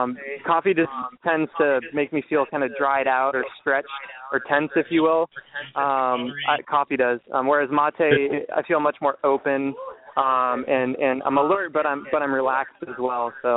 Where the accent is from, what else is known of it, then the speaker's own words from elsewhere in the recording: Colorado, United States; So I'm originally from Colorado, and I've been traveling the country the past couple of years.